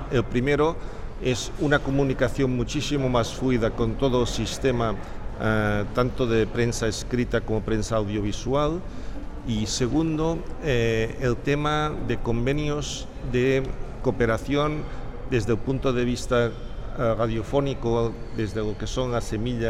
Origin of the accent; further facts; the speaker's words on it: Sabadell, Catalonia, Spain; yo soy de Sabadell, y desde allí hemos organizado cursos de verano